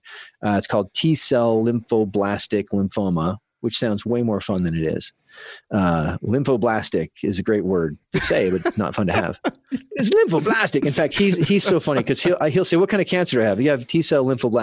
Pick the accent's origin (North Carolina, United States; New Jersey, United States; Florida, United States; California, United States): California, United States; San Diego; And we're from San Diego area.